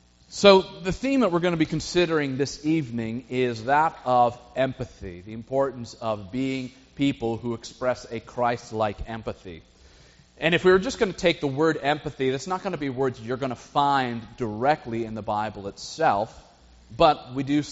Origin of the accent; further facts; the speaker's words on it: Chicago, Illinois, United States; I grew up around Chicago, and so I myself don't share the Seahawk choice.